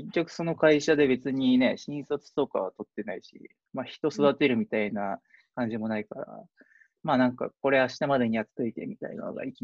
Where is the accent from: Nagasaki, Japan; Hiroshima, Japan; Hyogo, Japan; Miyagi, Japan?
Miyagi, Japan; Sendai; 僕、宮城県仙台市出身なんですけど